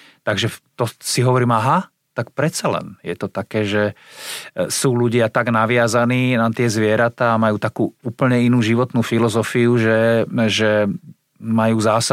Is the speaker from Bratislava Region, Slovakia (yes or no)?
yes; Malacky, Bratislava Region, Slovakia; ja som dlho ako detské leta mal len doma v Malackách na kúpalisku, lebo my sme boli strašne chudobná rodina.